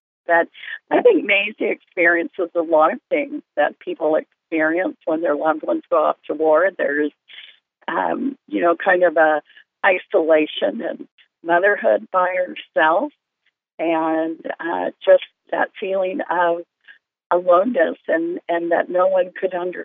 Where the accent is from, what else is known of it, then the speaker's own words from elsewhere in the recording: Columbus, Georgia, United States; a childhood friend from my days growing up in Columbus, Georgia